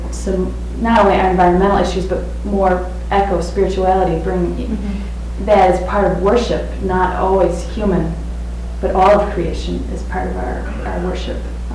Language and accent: English; Chicago, Illinois, United States; from Chicago.